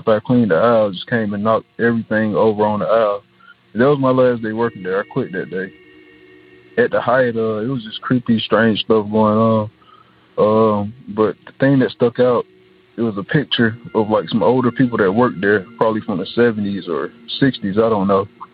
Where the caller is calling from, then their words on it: Atlanta, Georgia, United States; I'm calling from Atlanta, Georgia.